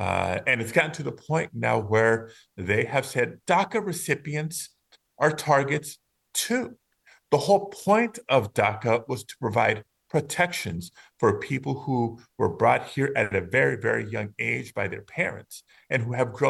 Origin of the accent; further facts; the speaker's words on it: Los Angeles, California, United States; not just in my hometown of Los Angeles